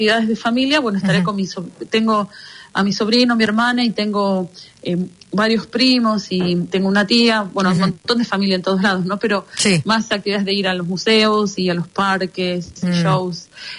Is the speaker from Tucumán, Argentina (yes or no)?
no; Mar del Plata, Buenos Aires Province, Argentina; Porque yo soy de ahí, yo nací en Mar del Plata y es donde mis padres viven, en las afueras de la ciudad de Mar del Plata, en un lugar llamado Sierra de los Padres.